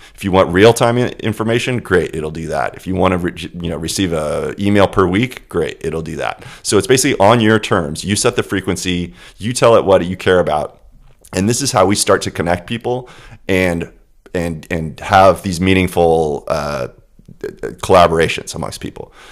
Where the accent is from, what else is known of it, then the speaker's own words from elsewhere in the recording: Phoenix, Arizona, United States; is currently based in my hometown, Phoenix, Arizona.